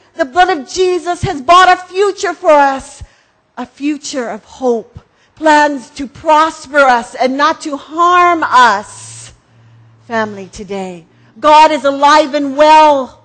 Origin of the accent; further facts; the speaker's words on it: Hawaii, United States; In all my years as a child growing up on Oahu, I have never seen fog like this.